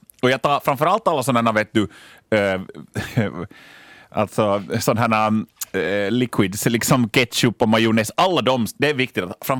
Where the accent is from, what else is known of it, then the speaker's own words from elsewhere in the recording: Lapinjärvi, Uusimaa, Finland; Det är när jag är hemma i Linkoski i Lappträsk, min hemby alltså i kommunen Lappträsk, och det är det tystaste stället jag vet, mitt barndomshem där.